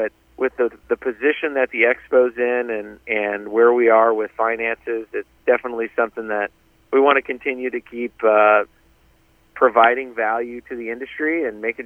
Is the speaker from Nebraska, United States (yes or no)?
yes; Nebraska, United States; I spoke to a lot of producers in Nebraska, being that I'm from Nebraska.